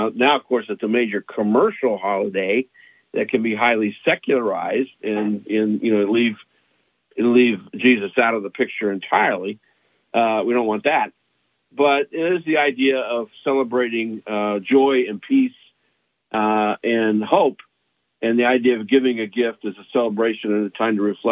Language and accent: English; Texas, United States; born there; hey, I was born in Texas, but I live in Michigan.